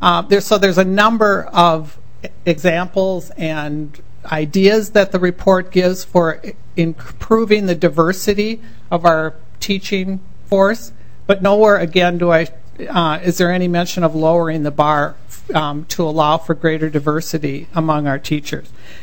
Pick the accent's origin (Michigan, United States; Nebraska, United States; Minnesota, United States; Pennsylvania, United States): Minnesota, United States; Minneapolis; I'm from Minneapolis